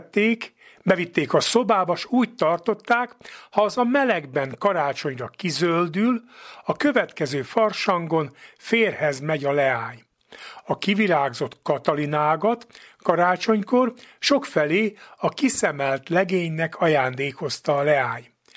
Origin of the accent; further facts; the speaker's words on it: Újkígyós, Békés, Hungary; Gyermekkoromban Újkígyóson a nagy munka előkészületei már korábban elkezdődtek.